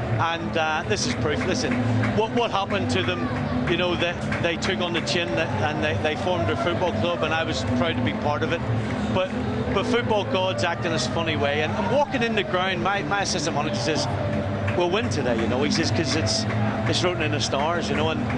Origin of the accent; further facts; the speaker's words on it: Belfast, Northern Ireland, United Kingdom; I'm from Belfast.